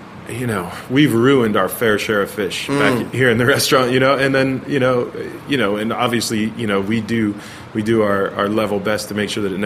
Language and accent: English; New Jersey, United States; New Jersey.